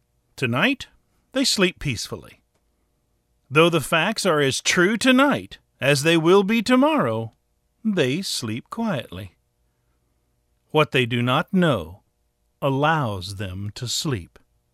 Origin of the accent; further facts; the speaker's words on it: Melbourne, Florida, United States; born there; I was born in Melbourne, Florida.